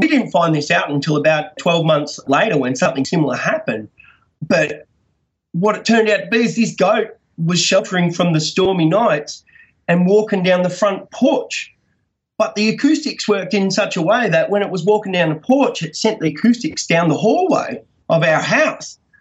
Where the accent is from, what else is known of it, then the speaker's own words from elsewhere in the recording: Victoria, Australia; I'm from Australia, and I lived in country Victoria, which is a state in Australia.